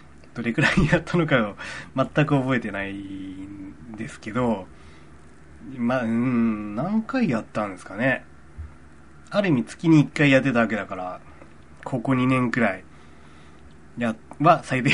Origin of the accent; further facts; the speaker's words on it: Iwate, Japan; あの時はまだ地元岩手にいたので、まあ最低でも8年前ですね。